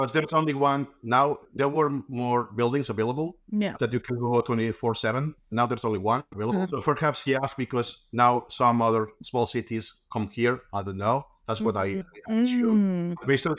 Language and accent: English; Catalonia, Spain; first language Catalan; English is a second language; with my mother, I speak my native language, Catalan, all my life.